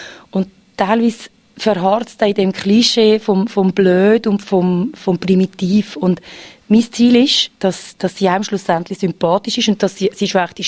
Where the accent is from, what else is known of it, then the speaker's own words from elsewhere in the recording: Switzerland; Also, wir wohnen in Dietikon und wir sind im Quartier eher als Schweizer in der Minderzahl.